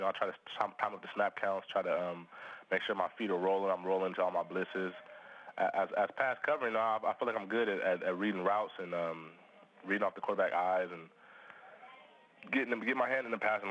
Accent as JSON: {"language": "English", "town": "Fairfield", "region": "California", "country": "United States", "tie": "born or raised there", "said": "I grew up in Fairfield, California"}